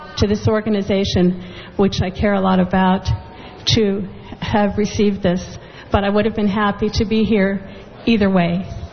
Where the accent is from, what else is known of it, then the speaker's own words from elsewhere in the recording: Pittsburgh, Pennsylvania, United States; Oh, absolutely not. No, this is my hometown, Pittsburgh. I grew up here.